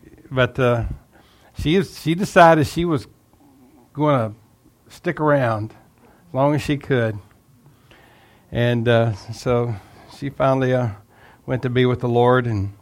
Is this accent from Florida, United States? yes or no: no; Texas, United States; also born or lived in US West Coast; I'm from Texas. I don't know if you can tell by the accent or not. It's not South New York. We moved back to Texas in 2014. We pastored on the West Coast for 32 years